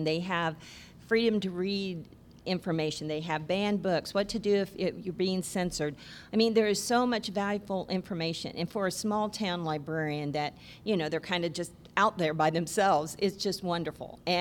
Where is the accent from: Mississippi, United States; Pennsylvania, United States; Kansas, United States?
Kansas, United States; Coffeyville; I'm Coffeyville, Kansas.